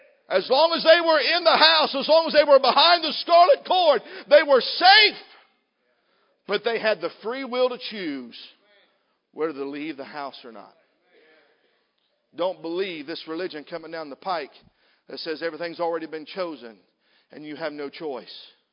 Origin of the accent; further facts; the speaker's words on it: Ohio, United States; I, of course, I'm from Southern Ohio, and I'm not going to tell no coon dog stories tonight.